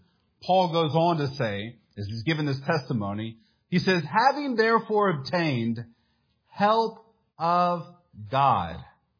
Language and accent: English; Atlanta, Georgia, United States; I grew up in the Atlanta area. I remember in high school, I made pretty good grades, except for one class.